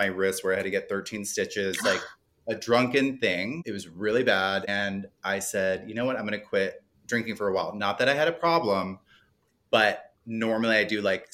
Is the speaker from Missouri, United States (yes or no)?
no; Miami, Florida, United States; I'm from Miami. I love it.